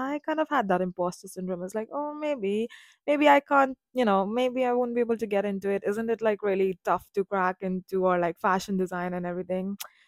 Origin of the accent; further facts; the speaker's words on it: New Delhi, Delhi, India; So I come from New Delhi, India